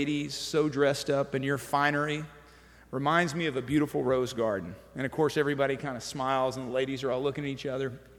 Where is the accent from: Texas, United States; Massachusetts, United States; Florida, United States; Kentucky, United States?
Texas, United States; Alvin; also born or lived in California; And forever growing up in Alvin, we had our life in California, and then we'd come back home, and it was just kind of … we lived in, a town south of Houston.